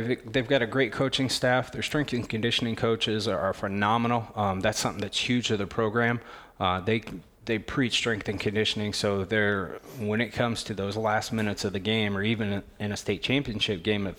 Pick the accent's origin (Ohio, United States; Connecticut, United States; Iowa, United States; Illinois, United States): Iowa, United States; Des Moines; I grew up in Des Moines. I went to Lincoln.